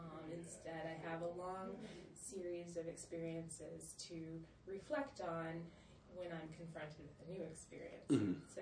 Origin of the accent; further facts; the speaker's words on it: Tallahassee, Florida, United States; black, of unidentified origin, and all of the above. I grew up in Tallahassee, very southern city, very much part of that southern, old southern culture.